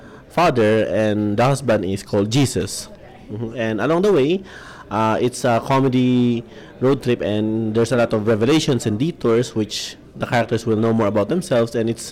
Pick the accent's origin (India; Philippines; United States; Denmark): Philippines; I'm from the Philippines